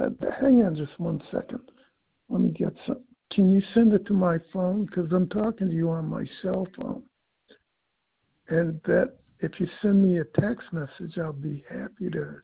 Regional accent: Georgia, United States; Good place. I'm from Georgia.

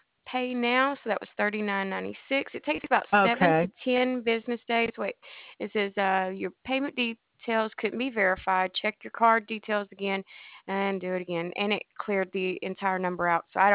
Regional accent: Alabama, United States; I'm originally from Alabama.

